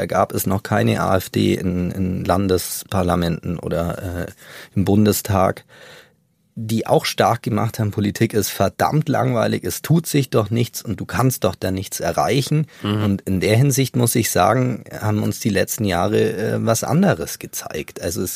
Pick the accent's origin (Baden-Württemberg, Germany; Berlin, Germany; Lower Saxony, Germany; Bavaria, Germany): Bavaria, Germany; born there; ich komme gebürtig aus dem Allgäu.